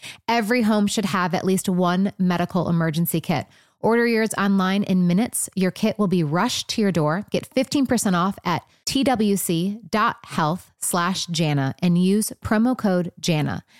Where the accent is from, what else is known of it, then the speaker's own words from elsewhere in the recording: Michigan, United States; Michigan.